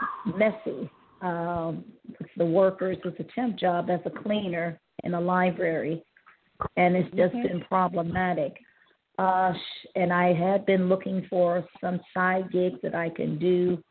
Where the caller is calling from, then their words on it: Cleveland, Ohio, United States; from Cleveland